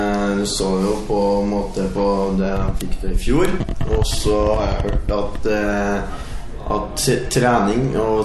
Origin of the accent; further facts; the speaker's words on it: Trøndelag, Norway; Som trønder så må man gro ut